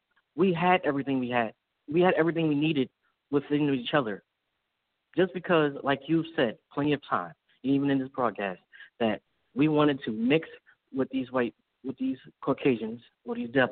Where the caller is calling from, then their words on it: Brooklyn, New York, United States; I'm from Brooklyn, New York.